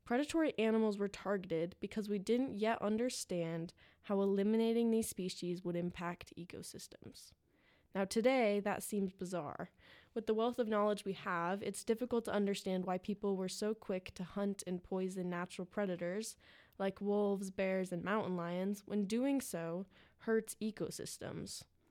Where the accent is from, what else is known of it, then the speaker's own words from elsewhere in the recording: Idaho, United States; I only use this example because I'm from Idaho